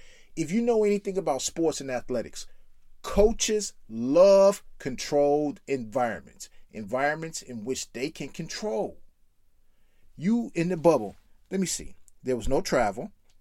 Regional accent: Chicago, Illinois, United States; I'm from Chicago. Love AD.

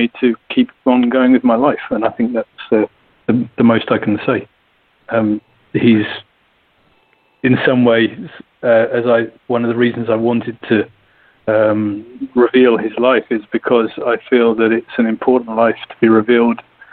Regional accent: United Kingdom; I am a British white guy writing about an African guy for a mainly English-speaking audience

